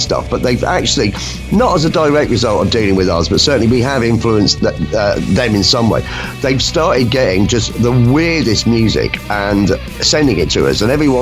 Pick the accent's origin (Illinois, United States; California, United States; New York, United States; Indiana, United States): California, United States; San Diego; now in Massachusetts, United States; I was a huge fan of UK bands like … growing up in San Diego. In Massachusetts these days